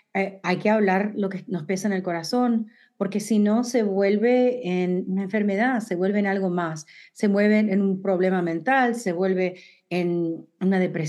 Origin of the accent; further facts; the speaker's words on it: New York, United States; now in Pennsylvania, United States; Soy de Nueva York, me mudé a Central Pennsylvania, Pennsylvania Central